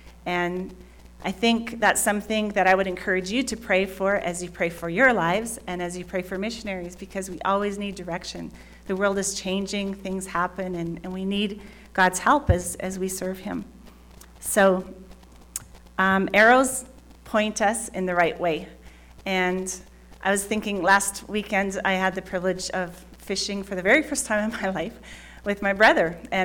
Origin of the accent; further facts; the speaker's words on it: Canada; I'm a football fan too, but up in Canada, because I'm from Canada.